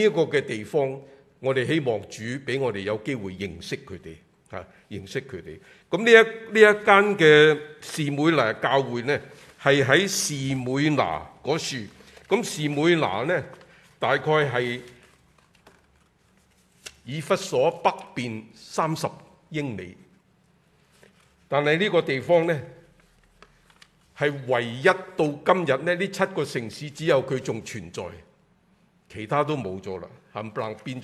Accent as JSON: {"language": "Chinese", "country": "China", "said": "所以你會看見我們中國人都是做了皇帝想什麼？"}